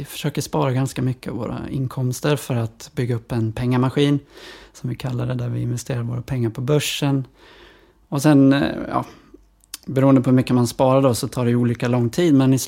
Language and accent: Swedish; Västerås, Västmanland County, Sweden; de bodde i Skåne då när jag växte upp i Västerås.